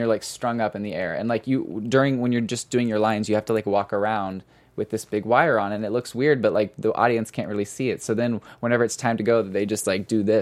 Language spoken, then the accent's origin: English; Missouri, United States; now in Los Angeles, United States; I'm from Missouri.